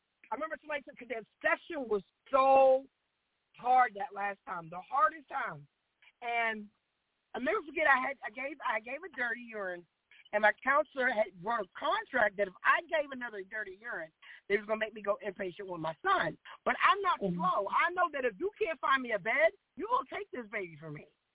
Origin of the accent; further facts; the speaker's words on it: the South, United States; And I'm from the South where you might be in a room with mainly white, black, and maybe a couple of Mexicans.